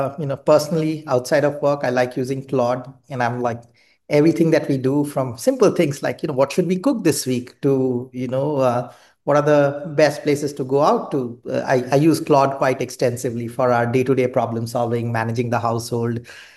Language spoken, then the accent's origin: English; India; moved away as an adult; now in United States; So I grew up in India. I went to school there, engineering school, and then business school.